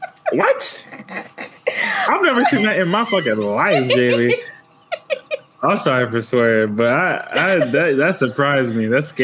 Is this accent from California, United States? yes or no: yes; California, United States; No, this was like when I grew up in California.